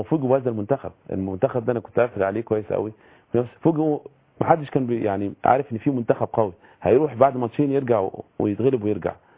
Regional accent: Egypt; لان هم غانا تيم بطوله خد كاس عالم عندنا في مصر.

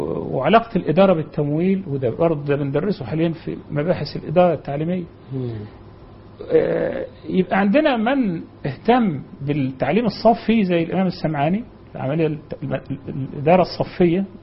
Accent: Upper Egypt, Egypt; يعني أنا أفتكر في الريف عندنا في الصعيد زمان كان أمية شديدة جدا

